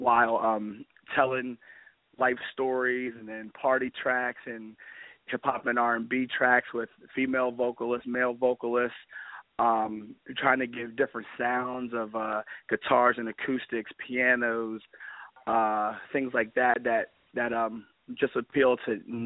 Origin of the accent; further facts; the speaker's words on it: Pottstown, Pennsylvania, United States; He's a local producer from where I'm from Pottstown, PA.